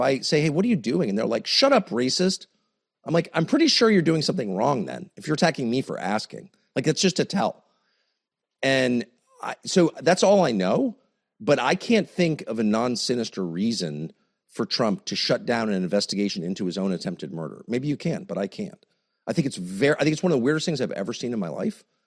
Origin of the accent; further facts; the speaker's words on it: United States; I'm an American. Whatever you think of this country, which has treated me very well, and, you know, my family's been here forever. I like America. I live here.